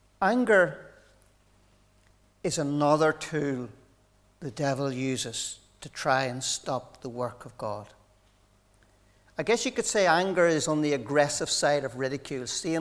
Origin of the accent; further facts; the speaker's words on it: Katy, Texas, United States; It was okay to be a Christian in Australia. Nobody knew me, and that was okay. But when I was a Christian at home in Katy, there was a cost, there was a price to pay.